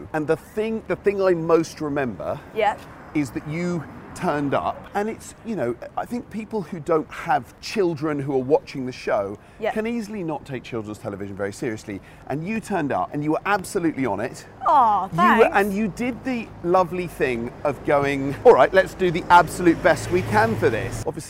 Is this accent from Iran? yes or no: no; London, United Kingdom; I had a very lovely, comfortable childhood growing up in London with my parents.